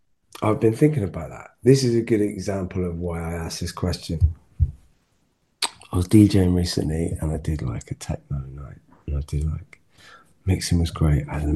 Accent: Wales, United Kingdom; Like the Welsh are good at singing. Do you know what I mean? I'm Welsh.

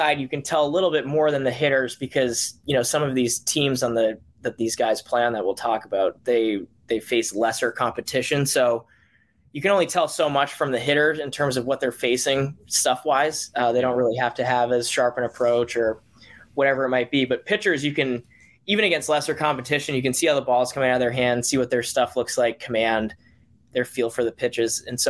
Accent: Boston, Massachusetts, United States; So I'm from Boston, Mass, born and raised, grown up around the game of baseball.

